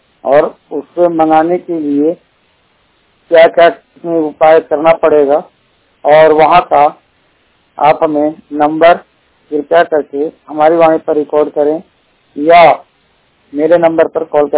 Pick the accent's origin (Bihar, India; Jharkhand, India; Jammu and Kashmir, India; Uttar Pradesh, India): Bihar, India; Aurangabad; मैं बिहार औरंगाबाद जसैया का निवासी हूँ।